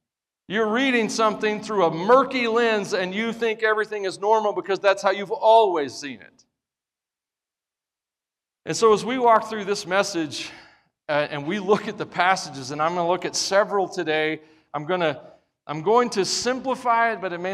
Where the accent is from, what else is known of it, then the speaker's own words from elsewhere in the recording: United States; And I love being an American.